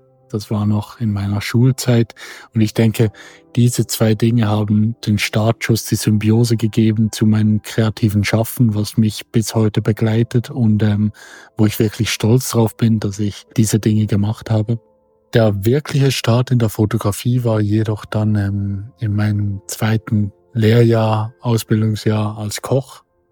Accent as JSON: {"language": "German", "town": "Biberist", "region": "Solothurn", "country": "Switzerland", "tie": "born or raised there", "said": "dann habe ich mit ihr zusammen dann meinen Heimatort Bibrist damals fotografiert"}